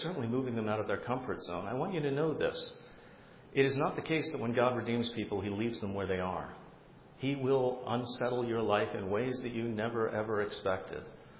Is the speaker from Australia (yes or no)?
no; England, United Kingdom; I'd been raised as an English kid in the middle of an Irish Roman Catholic neighborhood